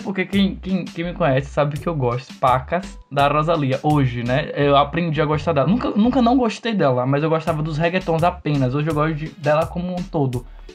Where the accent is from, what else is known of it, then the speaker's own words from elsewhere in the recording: Bahia, Brazil; eu sou da Bahia